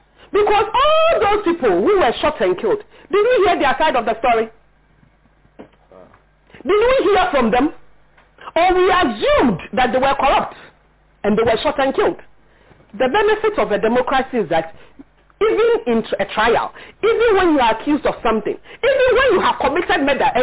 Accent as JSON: {"language": "English", "town": "Techiman", "region": "Bono East", "country": "Ghana", "said": "I come from Techiman South. I was there."}